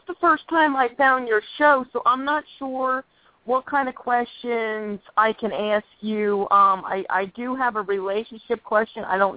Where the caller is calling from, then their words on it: Pennsylvania, United States; Pennsylvania.